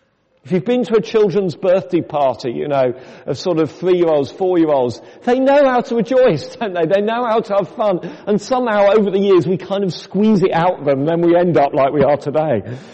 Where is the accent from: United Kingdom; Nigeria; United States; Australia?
United Kingdom; I often think as British people, and we may not all be British, but I certainly think it's true in our country